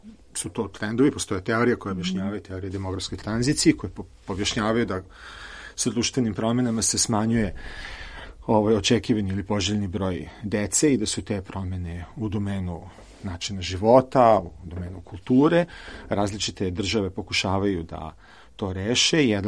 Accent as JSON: {"language": "Serbian", "country": "Serbia", "said": "Mi Srbi volimo da smo veliki."}